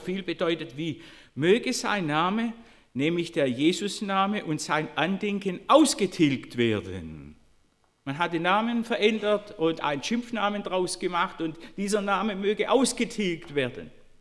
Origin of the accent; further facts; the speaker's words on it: Korntal, Baden-Württemberg, Germany; meiner Heimatgemeinde Korntal